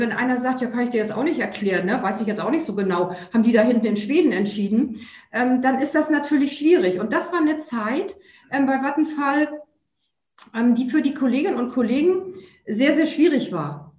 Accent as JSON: {"language": "German", "region": "Hamburg", "country": "Germany", "said": "ich habe mich als Hamburgerin ganz bewusst für die HEW entschieden, weil ich wollte in Hamburg etwas für Hamburg machen."}